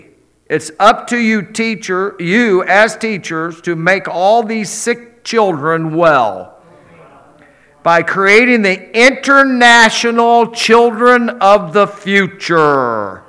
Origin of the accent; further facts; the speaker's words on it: Missouri, United States; it's from Kansas and I'm from Missouri. If it was from Missouri, I wouldn't read it at all.